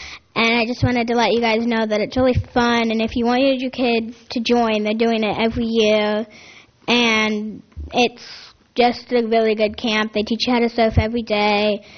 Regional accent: Merced, California, United States; I come from Merced, and I'm here to spend the week with, like, 2 weeks with my grandma and grandpa.

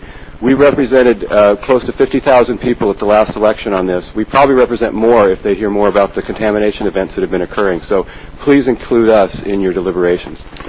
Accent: Atascadero, California, United States; Excuse me. I'm from Atascadero

